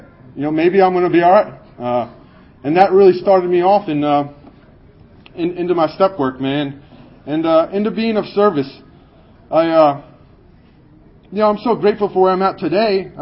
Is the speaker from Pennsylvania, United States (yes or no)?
yes; Pennsylvania, United States; I remember driving. I'm from Pennsylvania.